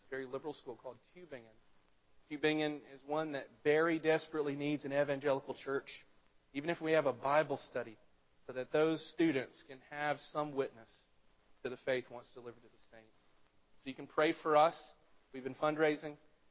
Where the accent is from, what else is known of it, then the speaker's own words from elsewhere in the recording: Mississippi, United States; now in Stuttgart, Delaware, United States; I'm from Mississippi. That is more than twice the entire population of our state.